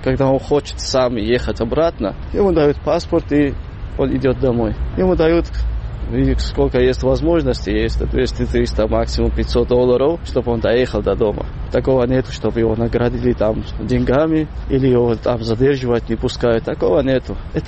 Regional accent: Kakheti, Georgia; мы из Панкисского ущелья там не участвуют

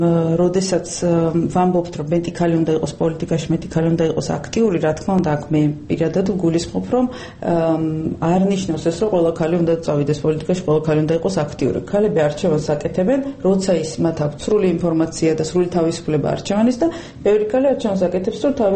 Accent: Adjara, Georgia; მე აჭარიდან ვარ, რეგიონიდან ვარ

